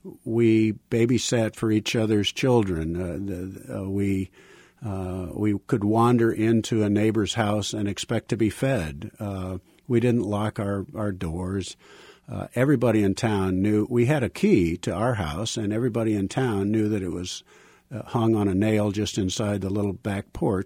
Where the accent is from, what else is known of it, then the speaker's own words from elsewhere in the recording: Woodstock, Illinois, United States; Well, I would say that Woodstock was a small town. In 1950, it was about 7,000 people, a little over that.